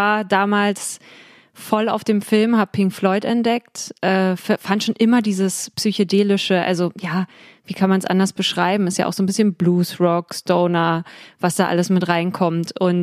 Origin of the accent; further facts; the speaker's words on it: Berlin, Germany; born there; gebürtige Berlinerin